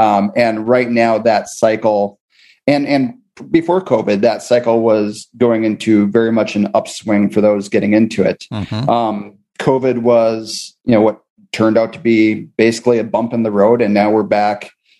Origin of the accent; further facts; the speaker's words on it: Minnesota, United States; You know, I grew up in Minnesota, never bothered me. The problem is I moved away for a while and got wussified.